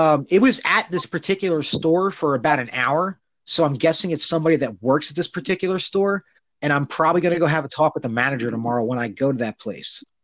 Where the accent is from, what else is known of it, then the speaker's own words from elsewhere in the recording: New Jersey, United States; Look, man, I'm 42 years old. I grew up in South Jersey.